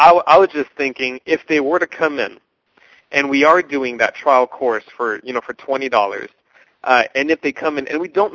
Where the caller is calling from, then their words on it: Texas, United States; I am calling from Texas.